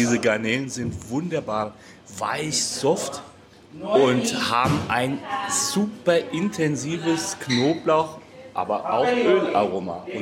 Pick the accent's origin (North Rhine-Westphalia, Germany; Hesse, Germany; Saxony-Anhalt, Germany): Hesse, Germany; Also ich stelle als Hesse sagen, muy bien.